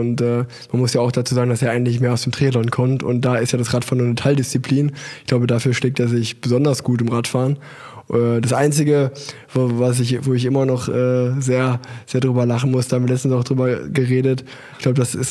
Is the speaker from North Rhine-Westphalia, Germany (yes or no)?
yes; Cologne, North Rhine-Westphalia, Germany; Also ich glaube, als Kölner geht man sehr selten auf die Domplatte.